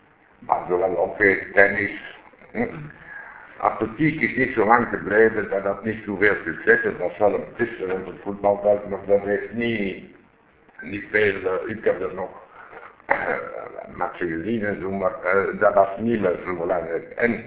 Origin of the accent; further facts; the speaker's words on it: Antwerp, Flanders, Belgium; born there; In Antwerpen.